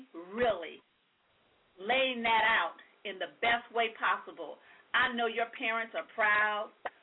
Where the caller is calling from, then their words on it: California, United States; I'm calling from California.